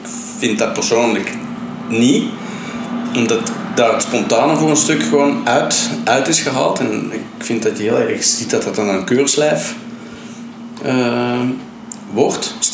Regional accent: Antwerp, Flanders, Belgium; Antwerpen is mijn thuisstad.

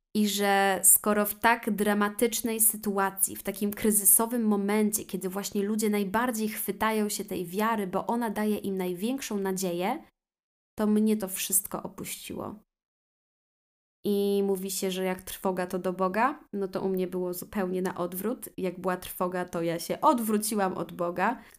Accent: Subcarpathian Voivodeship, Poland; bo ja przecież wiedziałam, że pochodzę z Podkarpacia, tak?

